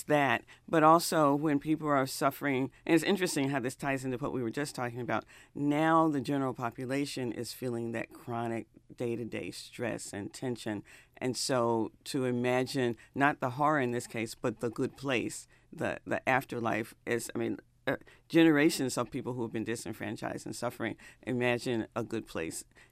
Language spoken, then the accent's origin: English; the South, United States; Now, I grew up in the South